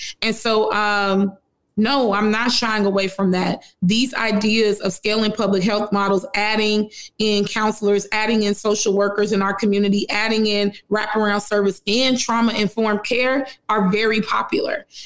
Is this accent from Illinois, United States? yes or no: yes; Chicago, Illinois, United States; And so I'm from Chicago.